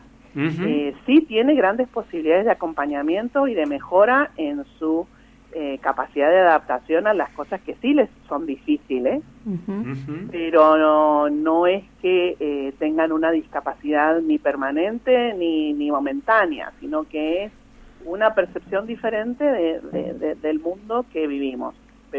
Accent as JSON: {"language": "Spanish", "town": "Las Heras", "country": "Argentina", "said": "Yo soy de Las Heras"}